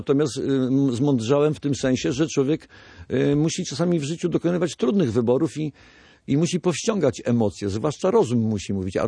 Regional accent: Gdańsk, Pomeranian Voivodeship, Poland; bo my jesteśmy z Gdańska i my musimy ludziom w oczy spojrzeć

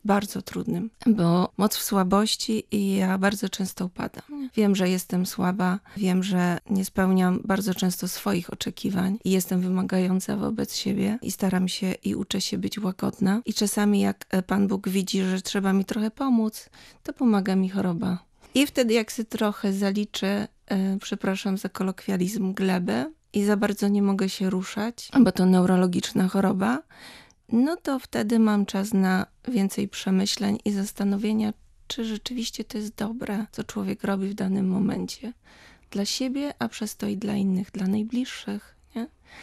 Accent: Wrocław, Lower Silesian Voivodeship, Poland; My w ogóle jesteśmy wrocławianie z mężem z urodzenia. Tam kończyłam też liceum sióstr Urszulanek.

